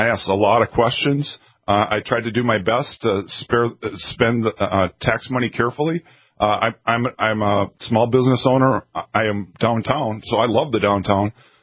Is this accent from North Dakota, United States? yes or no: yes; Fargo, North Dakota, United States; I'm from North Fargo, so I try to focus on South Fargo, where I'm a little less familiar.